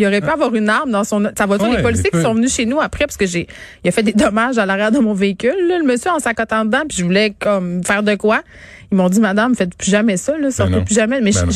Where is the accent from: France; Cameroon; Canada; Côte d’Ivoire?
Canada; Quebec; accent: habitant; je repogne l'accent habitant.